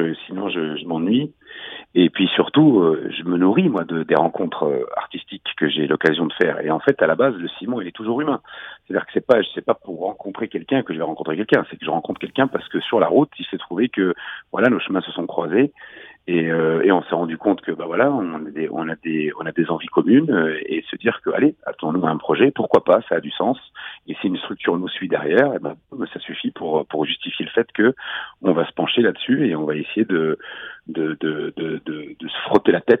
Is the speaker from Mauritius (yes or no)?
no; Saint-Claude, Bourgogne-Franche-Comté, France; Moi je viens de Saint-Claude, d'une ville ouvrière. J'ai beaucoup travaillé dans l'usine